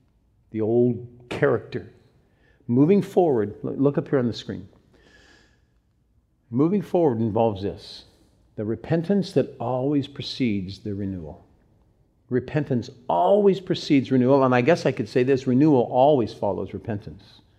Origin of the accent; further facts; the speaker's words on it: Cincinnati, Ohio, United States; That's my sister clapping. We're from Cincinnati.